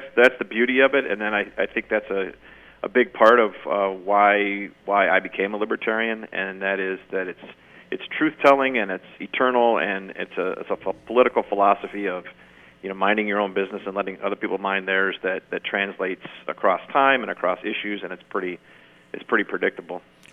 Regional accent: Beloit, Wisconsin, United States; I grew up in Beloit.

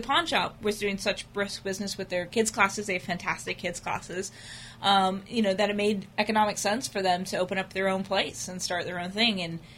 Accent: Stafford, Virginia, United States; Yeah, I mean, I grew up here. I grew up in Stafford, went to Stafford High School

